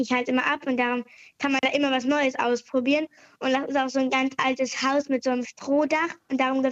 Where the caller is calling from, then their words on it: Kiel, Schleswig-Holstein, Germany; Ich bin 10 Jahre alt und komme aus Kiel.